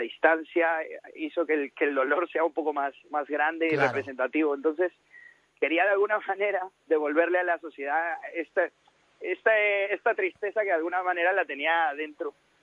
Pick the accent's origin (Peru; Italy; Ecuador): Peru; now in Madrid, Spain; Pues, yo soy de Perú. Llevo 8 años en España y realmente en Perú lo que siempre he estado haciendo es voluntariado